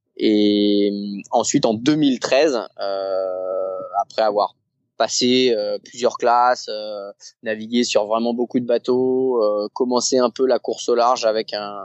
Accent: Saint-Malo, Brittany, France; moi je suis de Saint-Malo et que j'ai vu forcément étant gamin plein de coureurs au large partir de Saint-Malo

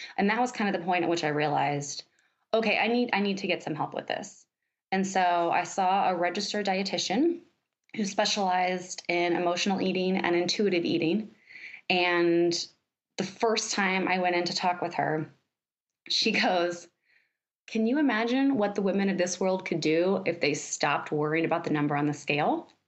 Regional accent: Liberty, Missouri, United States; Yeah, so I grew up in Liberty, Missouri, which is just a little bit north of Kansas City, Missouri.

